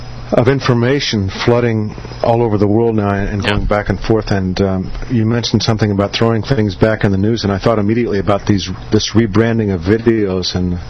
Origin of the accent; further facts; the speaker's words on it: Missouri, United States; I'm from Missouri originally